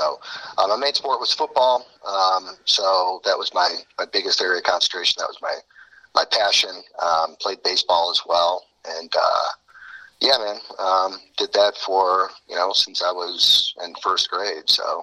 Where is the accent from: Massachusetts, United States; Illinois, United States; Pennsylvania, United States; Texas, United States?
Illinois, United States; Park Ridge; We're from, like, the northwest suburbs of Chicago. So, you know, that's about, Park Ridge is, like, 30 minutes from the city.